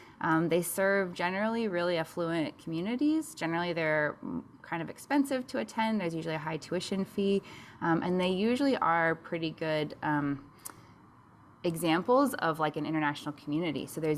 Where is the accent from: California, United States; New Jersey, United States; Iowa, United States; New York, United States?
Iowa, United States; Yeah, so I grew up in Iowa, in small town Iowa